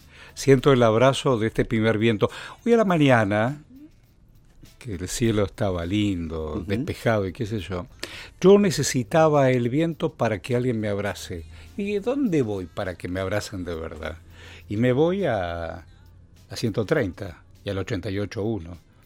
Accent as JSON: {"language": "Spanish", "country": "Argentina"}